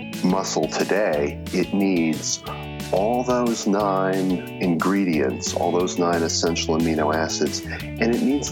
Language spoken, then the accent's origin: English; Oakland, California, United States; born there; now in Durango, United States; Well, I'm 56 years old. I was born in Oakland, California.